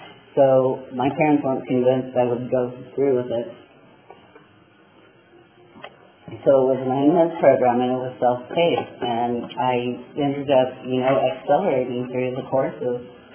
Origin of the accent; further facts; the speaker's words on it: Santa Maria, California, United States; I was raised in Santa Maria, I was born in Santa Maria, California. I was born on New Year's Eve.